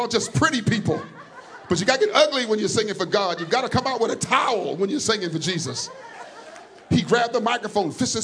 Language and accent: English; Brooklyn, New York, United States; I grew up in Brooklyn. We weren't as quiet as they were.